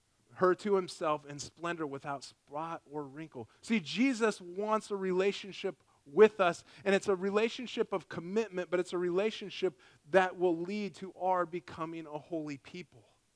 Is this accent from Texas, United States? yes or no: no; Nebraska, United States; I'm a good guy. I'm from Nebraska, you know.